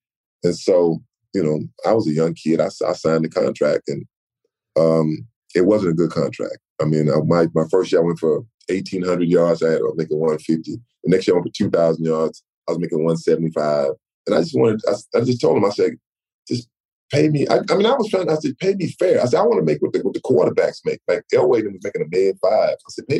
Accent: Flat, Texas, United States; I mean, I can remember waking up and because you know I think I'm from Flat, Texas. Waking up to seeing the mountains, you know, and sometimes you can see the snow on the mountains.

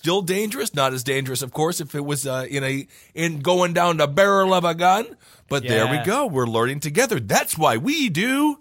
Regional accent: Wisconsin, United States; When I was growing up in Wisconsin, they didn't even let us know.

